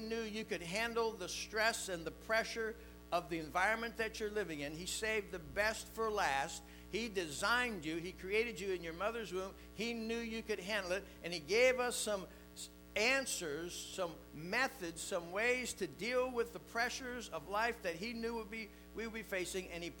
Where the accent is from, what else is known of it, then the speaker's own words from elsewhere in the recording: Miami, Florida, United States; I grew up in Miami, and all the kids got out of school at the same time.